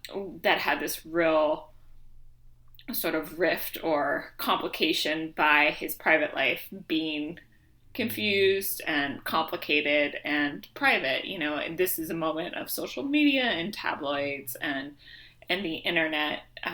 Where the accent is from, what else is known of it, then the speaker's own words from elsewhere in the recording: Seattle, Washington, United States; You know, I grew up in Seattle. We'll talk more about being a Mariners fan